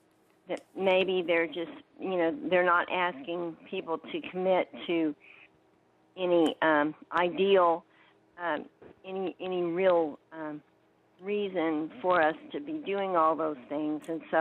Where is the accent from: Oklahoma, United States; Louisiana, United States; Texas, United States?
Oklahoma, United States; Okmulgee; and I'm from Okmulgee.